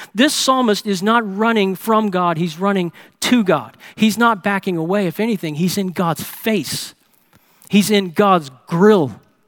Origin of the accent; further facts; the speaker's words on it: New Orleans, Louisiana, United States; Growing up in New Orleans, I can't tell you how many times the memory of sitting around with a family